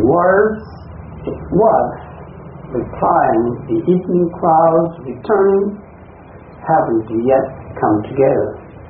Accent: Japan; first language Japanese; English is a second language; Because I am not American, so I have to use some English. My native language is Japanese.

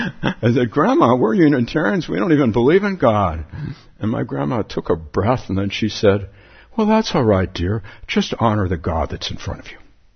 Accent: Palo Alto, California, United States; So I'm with my grandmother in my backyard in my hometown of Palo Alto.

